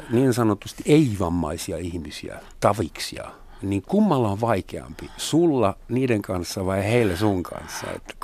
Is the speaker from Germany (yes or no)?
yes; Germany; Mun virallinen vamma on se, että mä olen Saksasta kotoisin.